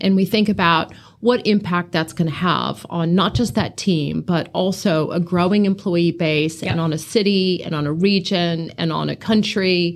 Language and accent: English; United States; now in New Zealand; I mean, you can tell from my accent, I'm not from around here. I'm an American. I'm also Kiwi.